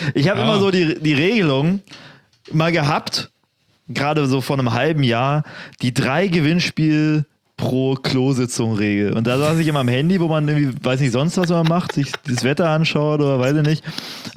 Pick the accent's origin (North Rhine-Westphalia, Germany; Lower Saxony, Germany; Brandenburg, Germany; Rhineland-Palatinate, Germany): Brandenburg, Germany; Cottbus; now in Hamburg, Germany; Ich habe keine, so in einem Monat habe ich keine Wohnung mehr in Hamburg. Meine Heimat in Cottbus?